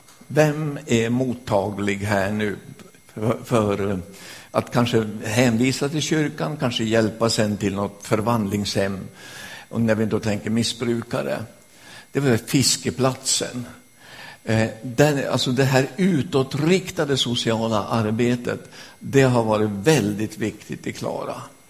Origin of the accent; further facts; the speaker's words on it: Jämtland County, Sweden; jag kommer från Jämtland.